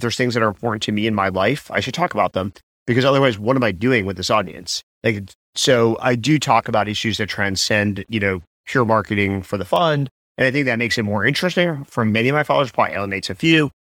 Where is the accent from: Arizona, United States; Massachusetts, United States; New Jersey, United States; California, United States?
New Jersey, United States; also born or lived in New York; I grew up in New Jersey and New York and, you know, lived in New York.